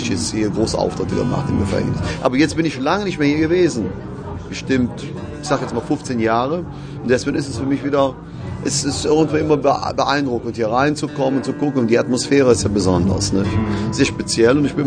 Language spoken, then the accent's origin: German; Cologne, North Rhine-Westphalia, Germany; ich komme aus Mauenheim, wir waren … Da ist auch übrigens, sind … auch entstanden in Mauenheim, Köln-Mauenheim, das ist ja gar nicht so weit von hier.